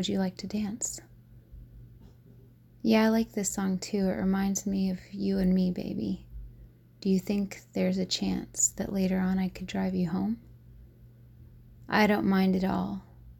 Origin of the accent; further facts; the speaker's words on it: the South, United States; And growing up in the South, I am a sucker for a good country song to dance